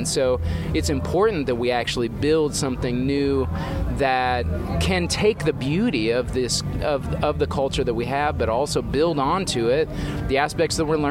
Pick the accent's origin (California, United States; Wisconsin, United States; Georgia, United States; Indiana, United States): Indiana, United States; born there; now in Virginia, United States; so even though I was born in Indiana, you were born in Iowa, our identity when we go out and about, we are a band from Virginia